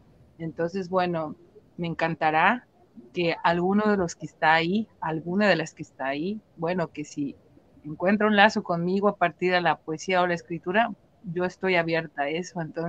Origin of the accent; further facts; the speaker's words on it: Mexico; como todos los que somos mexicanos, tenemos parientes en el norte, le decimos acá, ¿no? En Estados Unidos.